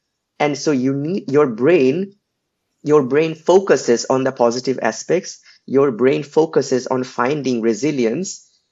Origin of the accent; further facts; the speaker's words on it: India; well, I'm Indian, so I would say creating a curry.